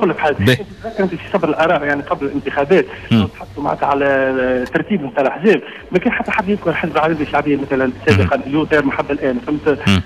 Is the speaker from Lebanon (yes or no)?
no; Sousse, Sousse Governorate, Tunisia; حتى عندنا في سوسه قاعده تسكر الان